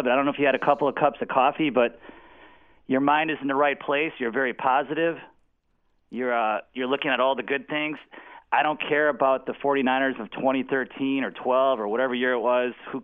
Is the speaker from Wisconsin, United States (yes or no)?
yes; Milwaukee, Wisconsin, United States; Hey, I was born at St. Joseph Hospital in Milwaukee. I'm from Milwaukee.